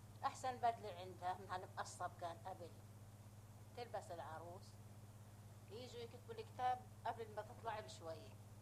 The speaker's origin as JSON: {"language": "Arabic", "country": "Palestine", "said": "كان قاعد عندنا في فلسطين هو وامه"}